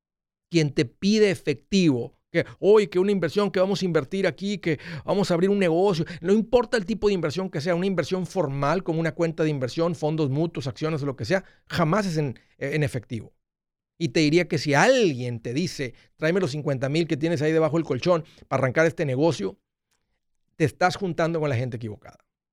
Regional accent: Matamoros, Tamaulipas, Mexico; vamos a decir que eres de un área por donde yo soy, de Matamoros

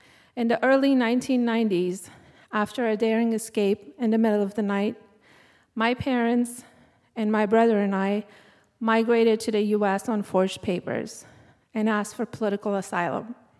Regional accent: Afghanistan; I grew up in Afghanistan during the Russian occupation, and as a child, I remember my dad being gone a lot.

